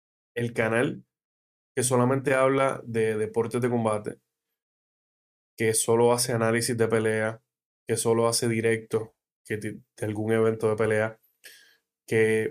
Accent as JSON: {"language": "Spanish", "country": "Puerto Rico", "tie": "born or raised there", "said": "En Puerto Rico hemos tenido innumerables campeones de boxeo."}